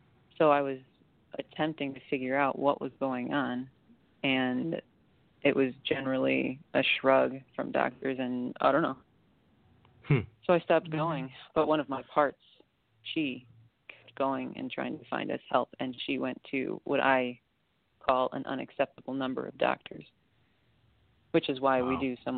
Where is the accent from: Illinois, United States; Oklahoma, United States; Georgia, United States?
Illinois, United States; Chicago; and I'm from Chicago, but I would wake up in different states, like geographically.